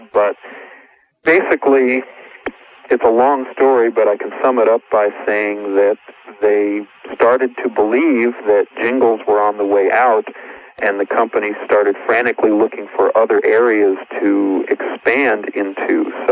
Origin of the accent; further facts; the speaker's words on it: New York, United States; moved away as an adult; now in Dallas, United States; Yeah, I originally came to Dallas from New York. I'm from New York, and I moved down here to work at Tams